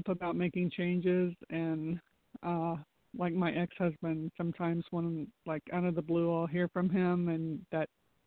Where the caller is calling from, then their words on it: Florida, United States; from Florida.